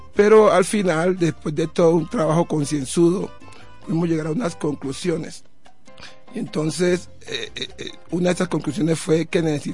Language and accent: Spanish; Buenaventura, Valle del Cauca, Colombia; also born or lived in Cali; now in Pasto, Colombia; yo soy de Buenaventura, viví mucho tiempo en Cali, ya tengo familiares, pero también tengo familiares en Tumaco.